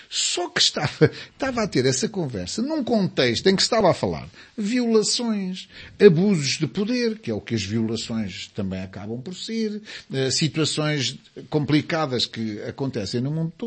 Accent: Portugal; na nossa maneira de estar como portugueses

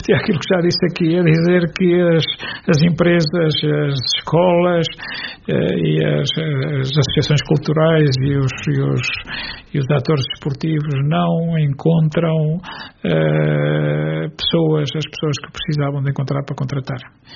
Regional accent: Jogueira, Portugal; eu sou de Jogueira. Vivo em Jogueira

